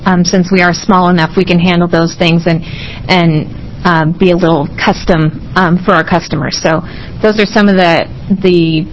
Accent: Lincoln City, Oregon, United States; from Lincoln City.

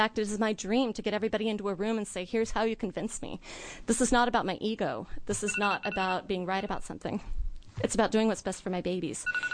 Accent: Beaverton, Oregon, United States; I'm from Beaverton, and I'm representing myself.

